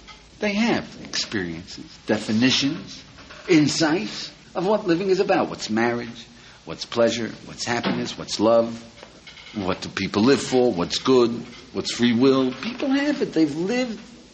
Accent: United States; I'm an American. You know, I was brought up in Western civilization.

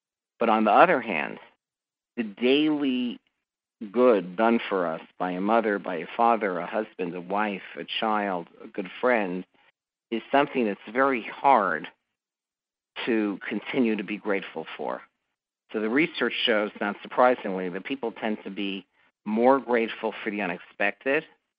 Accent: New York, United States; As a New Yorker who doesn't often see such beauty

